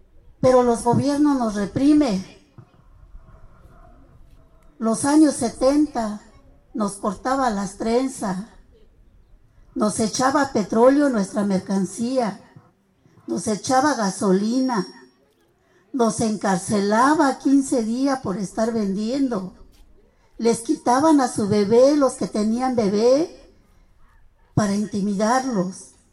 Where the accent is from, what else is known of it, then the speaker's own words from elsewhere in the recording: State of Mexico, Mexico; now in Mexico City, Mexico; Yo también soy indígena, hablo la lengua mazahua, vengo del Estado de México y resido en la Ciudad de México.